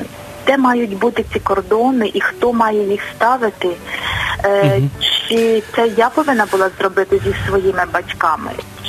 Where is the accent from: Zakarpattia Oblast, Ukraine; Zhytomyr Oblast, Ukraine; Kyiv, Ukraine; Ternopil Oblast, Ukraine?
Kyiv, Ukraine; я з Києва.